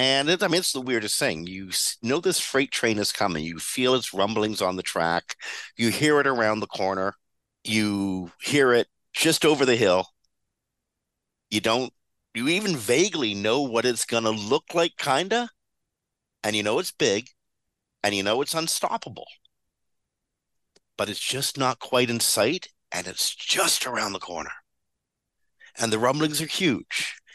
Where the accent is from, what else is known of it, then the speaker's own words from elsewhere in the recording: Canada; that's me being Canadian and very polite, using the word speculative.